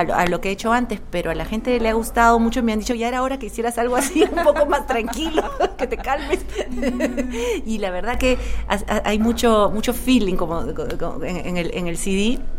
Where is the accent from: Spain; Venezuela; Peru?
Peru; yo siendo peruana he hecho dos arreglos de merengue con jazz